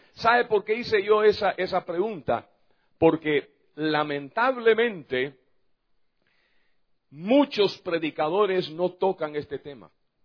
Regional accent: Florida, United States; born there; also born or lived in Central America; Yo nací en Estados Unidos, en el norte del estado de Florida, pero casi toda mi vida la he pasado en Centroamérica. Entonces, yo creo que ya soy más indio que gringo.

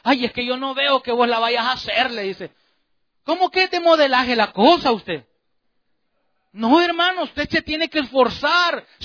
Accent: Ilopango, San Salvador, El Salvador; also born or lived in Soyapango; donde yo crecí, allá por Ilopango, allá por Soyapango, en El Salvador

